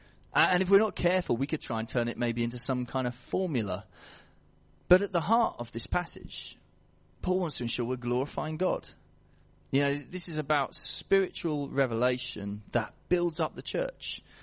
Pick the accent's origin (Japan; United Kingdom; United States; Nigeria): United Kingdom; the heart of this is we are British, okay?